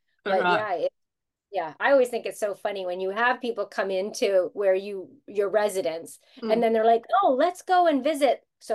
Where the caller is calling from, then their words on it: Toronto, Ontario, Canada; I'm calling from Toronto, Canada.